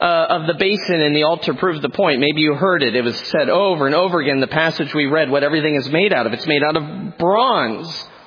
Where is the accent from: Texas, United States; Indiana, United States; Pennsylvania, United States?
Pennsylvania, United States; moved away as an adult; now in Kalamazoo, United States; I am a proud PA resident, born and bred. The Lord had other plans, though, so we're in Michigan now